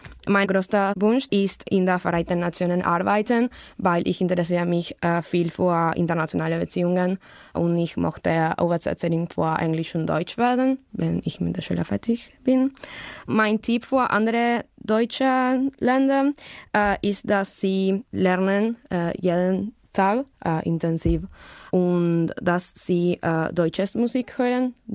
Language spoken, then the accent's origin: German; Buenos Aires, Argentina; German is a second language; ich komme aus Buenos Aires, Argentinien. Ich wurde im Jahr 2001 geboren und ich lerne Deutsch